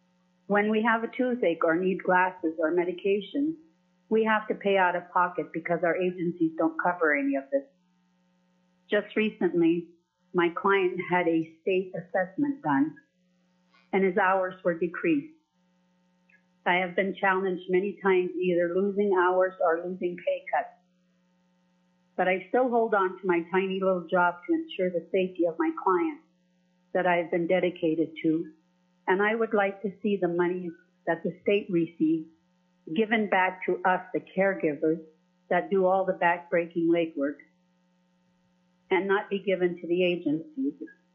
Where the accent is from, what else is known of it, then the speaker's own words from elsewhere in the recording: Northway, Alaska, United States; I'm from Northway, Alaska.